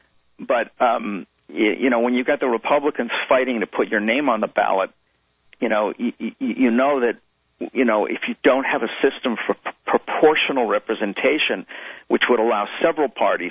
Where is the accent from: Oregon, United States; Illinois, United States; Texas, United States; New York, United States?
Illinois, United States; Because he's a centrist, you know, and I'm from Illinois